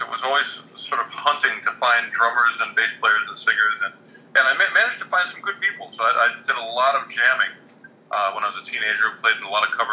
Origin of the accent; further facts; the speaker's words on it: Greensburg, Pennsylvania, United States; It was kind of a rural area where I grew up. I was outside of Greensburg.